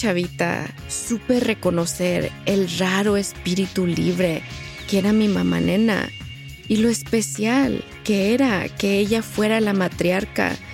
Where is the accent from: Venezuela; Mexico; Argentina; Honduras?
Mexico; born there; el racismo dentro de mi propia familia y dentro de México, el país donde nací y donde nacieron mis padres. Y también los privilegios que me ha dado el hecho de ser una latina de tez blanca.